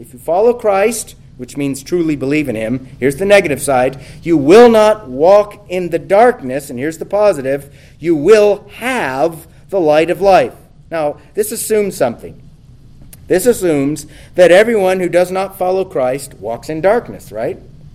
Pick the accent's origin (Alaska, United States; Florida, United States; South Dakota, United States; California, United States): California, United States; I grew up in the Central California. There was dense fog there for 2 months out of the year